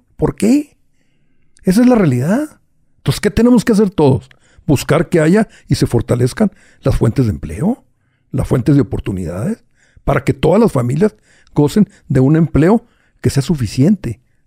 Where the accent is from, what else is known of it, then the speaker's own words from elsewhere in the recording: Mexico; deberíamos tener el derecho como mexicanos de tener lo suficiente